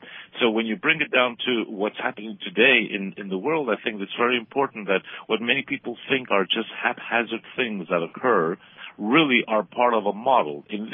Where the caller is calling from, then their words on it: Buenos Aires, Argentina; I'm bringing him from Argentina, which is very far away from America, from the capital city of Buenos Aires, where it's very cold right now here.